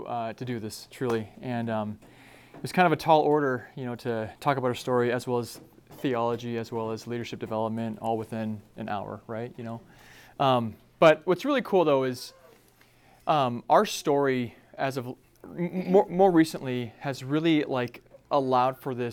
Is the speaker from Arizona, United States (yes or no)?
yes; Arizona, United States; now in Cold Spring, United States; I've been in Cold Spring for almost 12 years now. I'm from Arizona, so I don't know.